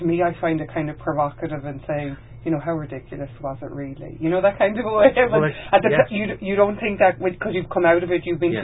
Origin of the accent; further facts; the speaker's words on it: the South, United States; less so for me because I'm a little bit younger than you and I grew up in the South, yeah.